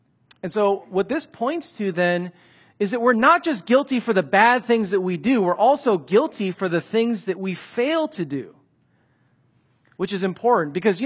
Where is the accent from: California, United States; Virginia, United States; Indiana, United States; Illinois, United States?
Illinois, United States; Chicago; I remember being pretty young growing up in Chicago, and sometimes my parents would take me to the nice, beautiful suburbs of Chicago.